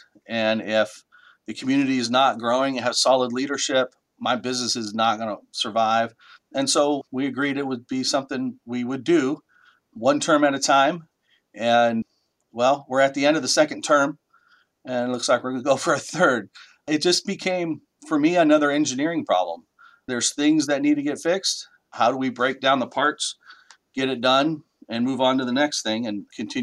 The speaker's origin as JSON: {"language": "English", "town": "Yuma", "region": "Arizona", "country": "United States", "tie": "born or raised there", "said": "I grew up in Yuma. When I was young, I didn't appreciate the community and looked for my quickest way out, and that was college."}